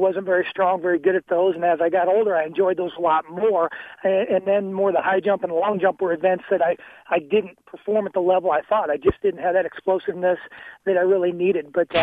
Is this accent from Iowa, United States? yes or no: yes; Panora, Iowa, United States; growing up in Panora, where I was kind of asked to do all the different sports, really prepared me to be a decathlete.